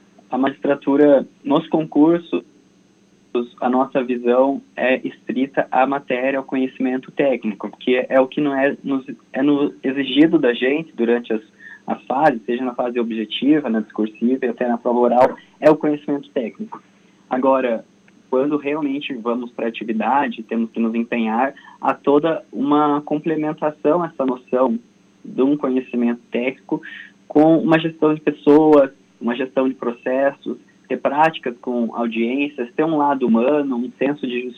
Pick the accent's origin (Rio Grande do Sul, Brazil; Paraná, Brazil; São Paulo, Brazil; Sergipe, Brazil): Paraná, Brazil; Cianorte; eu sou natural aqui do estado do Paraná mesmo, eu sou de Cianorte.